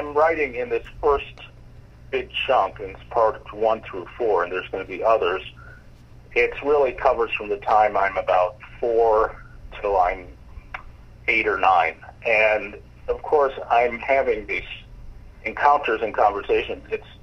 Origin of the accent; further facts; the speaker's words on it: Chicago, Illinois, United States; one of the kind of main themes, I would say, of the story is how those events and growing up in Chicago in general, how it shaped my musical thinking.